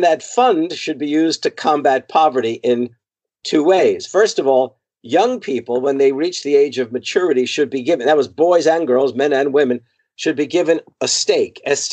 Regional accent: United States; as an American, we grow up and we've been imbued with this sense of radicalism.

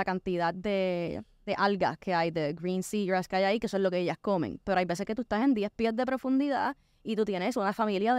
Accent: Puerto Rico; Yo como puertorriqueña, siempre quiero estar apoyando el turismo local

